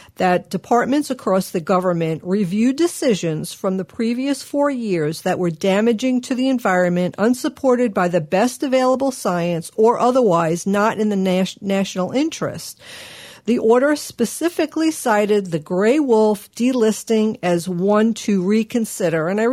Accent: New York, United States; accent: New York; Well, when I get mad, you know what happens? Yeah. My New York accent really comes out a lot.

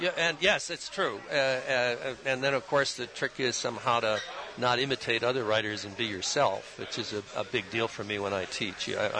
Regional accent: Canada; moved away as an adult; now in United States; I am Canadian. The joke, of course, is funny, I don't look like a Canadian. I was raised in Canada till I was 22, and I came to the United States.

